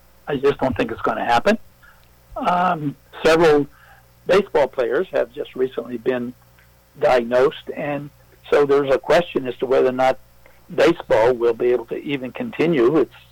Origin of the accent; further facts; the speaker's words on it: Ohio, United States; I came from Appalachia, Ohio, and you know, if you go into some of those counties in Appalachia especially, they don't have access to the internet.